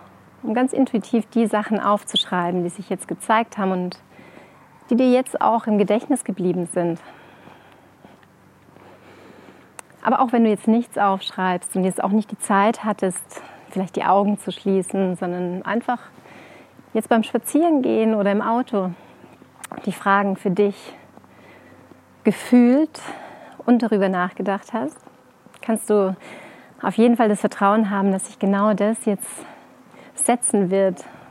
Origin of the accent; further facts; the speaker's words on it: Tyrol, Austria; in meiner Heimat in Tirol